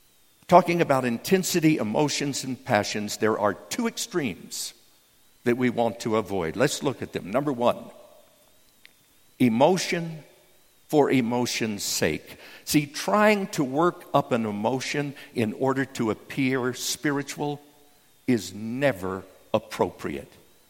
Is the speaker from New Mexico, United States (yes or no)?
yes; New Mexico, United States; the early part of my life, I was raised in New Mexico.